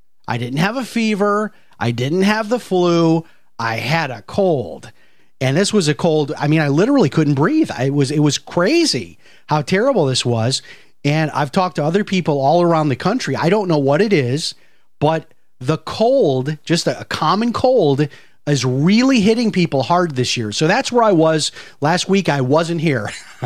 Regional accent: Chicago, Illinois, United States; I grew up in Chicago. I had colds all the time growing up in Chicago.

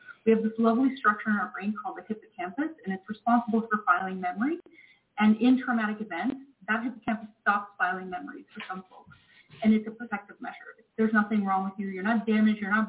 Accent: Canada; What were you taught in school? I grew up mostly in Canada.

